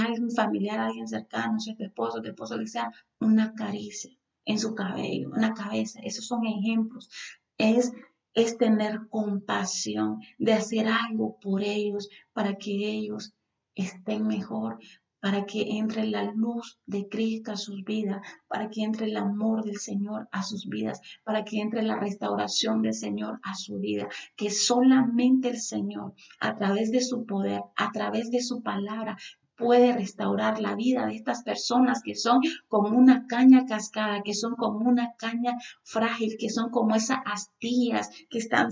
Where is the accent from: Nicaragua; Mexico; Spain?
Nicaragua; justamente en el país de Nicaragua, de donde yo soy